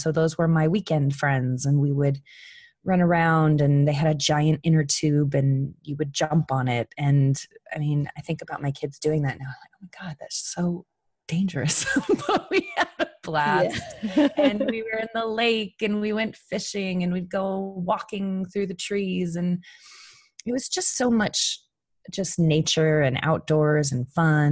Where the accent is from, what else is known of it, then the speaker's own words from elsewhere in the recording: Phoenix, Arizona, United States; also born or lived in Minneapolis, Minnesota; Oh, I grew up originally in Minnesota, in suburb of Minneapolis. I only lived there during my very young years. I lived most of my life in Phoenix, Arizona